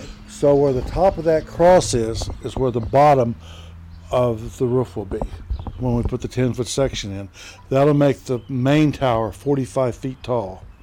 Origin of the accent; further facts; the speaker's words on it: Scotland, United Kingdom; I'm Scottish, by the way.